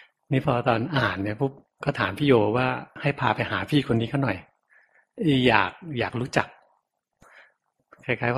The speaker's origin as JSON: {"language": "Thai", "region": "Chonburi", "country": "Thailand", "tie": "born or raised there", "said": "เป็นคนที่เกิดอยู่ที่ชลบุรีเกิดอยู่ในเมืองชลบุรีแหละแต่ว่าอยู่ออกมานอกเมืองหน่อย"}